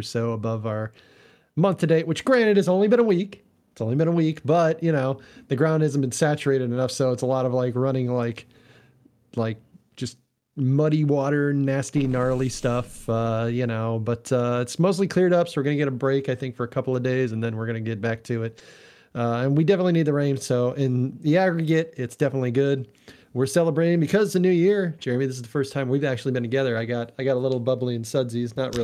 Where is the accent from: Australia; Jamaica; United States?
United States; Midwest; not necessarily my vehicle, because I'm from the Midwest, was mostly kept up to snuff for possible rainy weather.